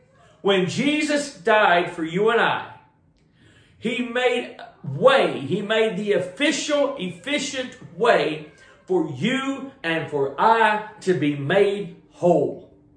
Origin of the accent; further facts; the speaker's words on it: Cleveland, Tennessee, United States; growing up in Cleveland, Tennessee, where I'm from, and heard the way sanctification was preached, it was more about the outward stuff.